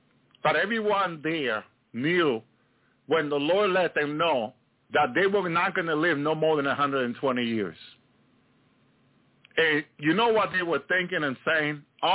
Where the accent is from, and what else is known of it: Union City, New Jersey, United States; born or raised there